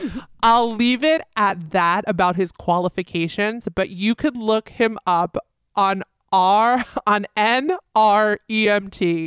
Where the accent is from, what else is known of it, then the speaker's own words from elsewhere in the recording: New York City, New York, United States; this is in honor of … playing at Madison Square Garden in New York City, my hometown, the past two nights.